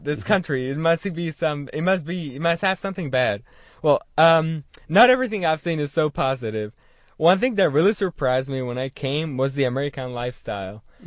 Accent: Spain; So my hometown in northwestern Spain has barely 80,000 inhabitants.

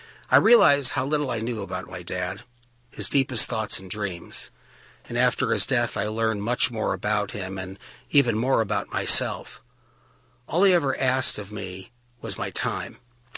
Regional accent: Cleveland, Ohio, United States; Yeah, I'm from Cleveland, so just

